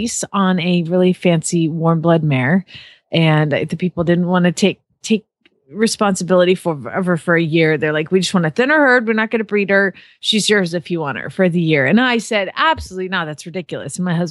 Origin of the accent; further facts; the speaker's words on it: Phoenix, Arizona, United States; from Phoenix, Arizona